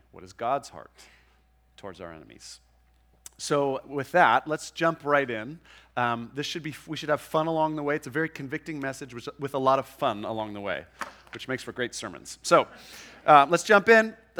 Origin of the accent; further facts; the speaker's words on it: United States; but as an American, it feels like we have more and more enemies.